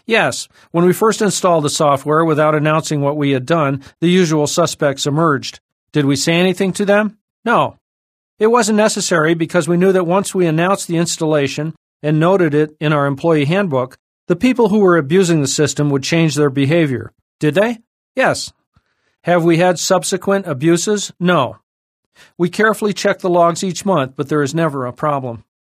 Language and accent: English; Bend, Oregon, United States; I bought Girl Friday Telephone Answering Service, an ailing answering service in my hometown of Bend, Oregon.